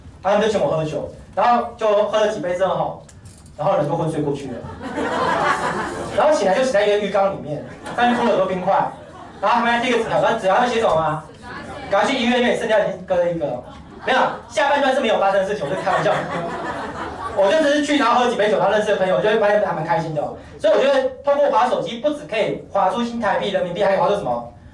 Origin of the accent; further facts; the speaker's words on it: Taiwan; 那我就说我是台湾来的。